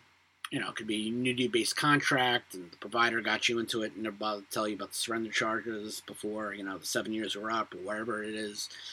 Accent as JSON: {"language": "English", "town": "Brooklyn", "region": "New York", "country": "United States", "lives_now": "Oceanside, United States", "said": "So I'm from Brooklyn. I know a hustle when I see one."}